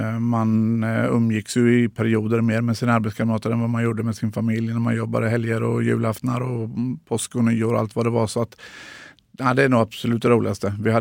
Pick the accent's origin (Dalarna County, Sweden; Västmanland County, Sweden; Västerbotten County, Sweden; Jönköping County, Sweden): Jönköping County, Sweden; Tranås; also born or lived in Gothenburg; När vi kom tillbaka från Göteborg så hamnade vi i Tranås och, där jag ju är uppvuxen till stor del.